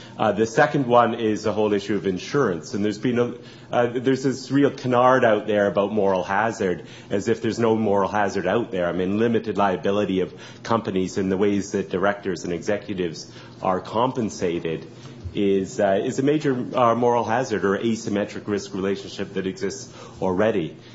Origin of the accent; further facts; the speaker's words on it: Canada; I want to apologize as a Canadian for the actions of our government